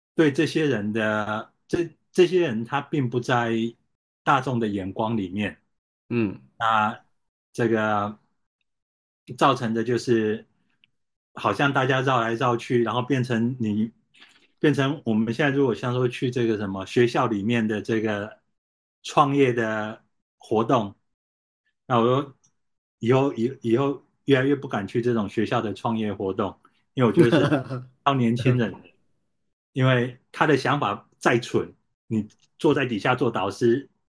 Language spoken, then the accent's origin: Chinese; Taiwan; 像我在台湾我们长大的时候，这种70、80年代那时候的这种商业杂志